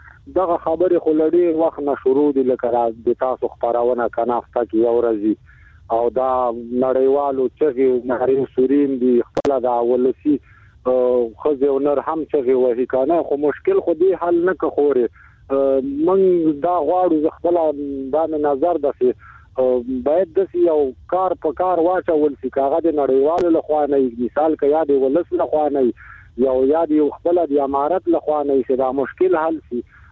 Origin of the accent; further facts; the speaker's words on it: Afghanistan; زه افغان مهاجر یم، کډلی زدران یم